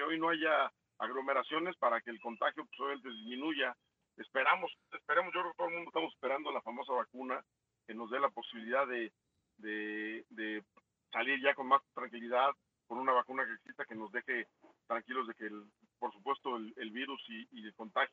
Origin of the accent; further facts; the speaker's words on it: Mexico; Diferente cuando vas como mexicano, porque nos tratan extraordinario, son hermanos